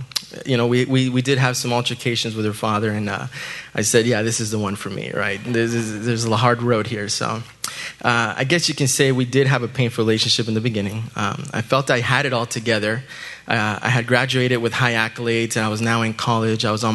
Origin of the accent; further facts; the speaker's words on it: El Paso, Texas, United States; born there; I was born in El Paso, Texas. I'm the oldest of three boys and two girls.